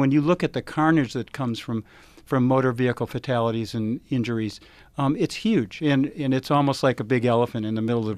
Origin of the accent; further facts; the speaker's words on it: Portland, Oregon, United States; I'm from Portland, Oregon, where I lived for 17 years.